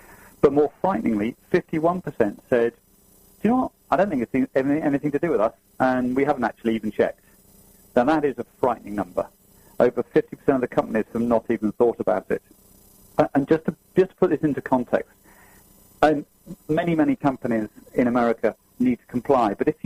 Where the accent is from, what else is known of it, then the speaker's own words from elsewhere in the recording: United Kingdom; now in San Francisco, United States; Yeah, I'm here, actually sitting in sunny San Francisco. So, yes, I'm a Brit, but I've decided that living in San Francisco in Silicon Valley is a great place to be as well, although I love London.